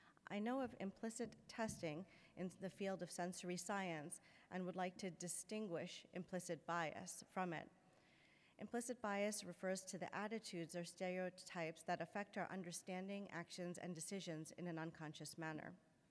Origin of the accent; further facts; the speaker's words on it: New York, United States; also born or lived in India; I was born in India but grew up in New York. How old were you when you came to the US? I was almost two.